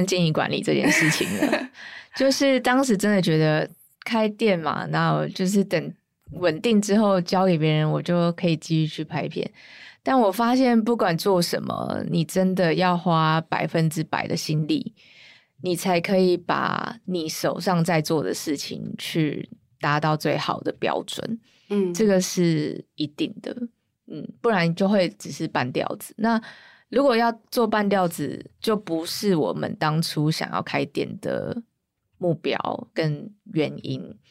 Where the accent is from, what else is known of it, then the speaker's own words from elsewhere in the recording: Taiwan; 因为毕竟我身为台湾人，还自己创业一定要在台湾这个土地